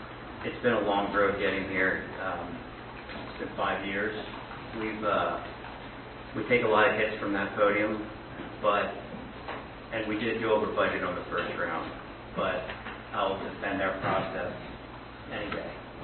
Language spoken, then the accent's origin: English; Hershey, Pennsylvania, United States; I grew up in Hershey. The current plaza was a part of my youth. I grew up in a home with a single mother who worked, and that's where I spent my summer.